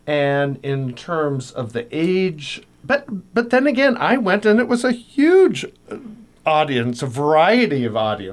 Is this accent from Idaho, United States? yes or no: no; Billings, Montana, United States; I did in Billings